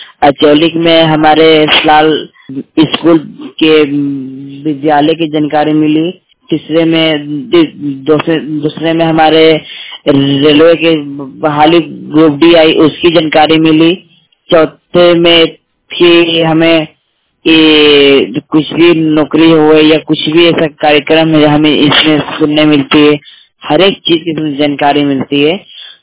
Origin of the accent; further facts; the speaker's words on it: Dhanbad, Jharkhand, India; लोग बिजन धनबाद का रहने वाला हूँ।